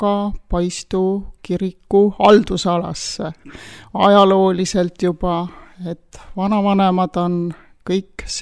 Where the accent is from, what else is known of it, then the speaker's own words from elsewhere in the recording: Viljandi, Viljandi County, Estonia; Mina olen sündinud Viljandi linnas. Elamiseks oli väga vahva koht Paala kaupluse peal. Vanaema elas mul Pirmastu külas